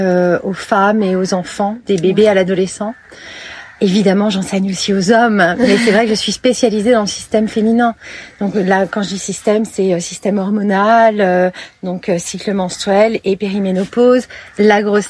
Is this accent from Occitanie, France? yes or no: no; Paris, Île-de-France, France; moved away as an adult; also born or lived in London / New York; J'ai 47 ans, parisienne de base. Je suis partie très jeune de Paris à 18 ans pour aller m'installer à Londres, puis à New York.